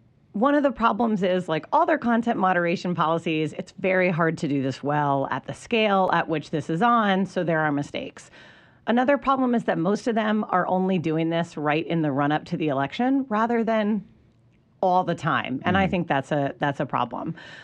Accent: Florida, United States; but I'm from Florida. I was 17 and couldn't vote

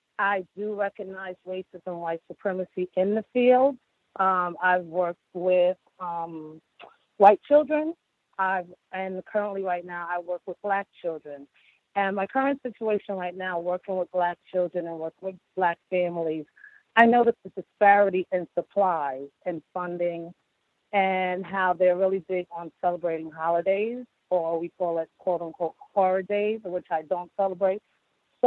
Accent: New York, United States; I'm from New York, and I'm a big-time listener of the show.

